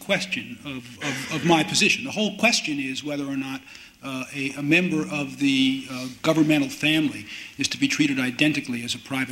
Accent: New York, United States; I didn't think you knew I was from New York. I thought I was covering it up.

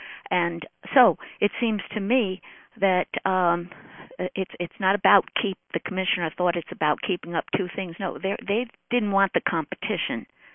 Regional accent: Long Island, New York, United States; from Long Island, and I wanted to thank the commissioner for being available

